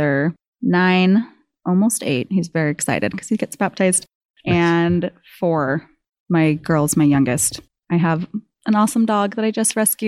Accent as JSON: {"language": "English", "town": "Riverside", "region": "California", "country": "United States", "tie": "born or raised there", "lives_now": "La Verne, United States", "said": "I grew up in California in Riverside, but I currently live in Laverne."}